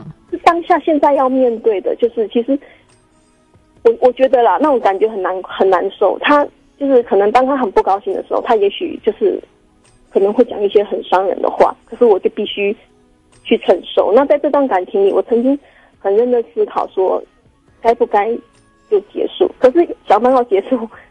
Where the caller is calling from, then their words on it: Taoyuan, Taiwan; 我是桃园的